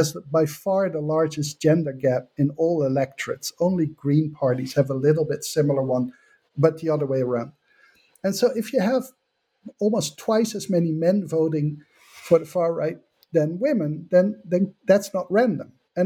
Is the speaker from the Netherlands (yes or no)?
yes; Netherlands; English is a second language; I guess this is a part, like I come from the Netherlands, which is nowhere near as emancipated as it thinks it is.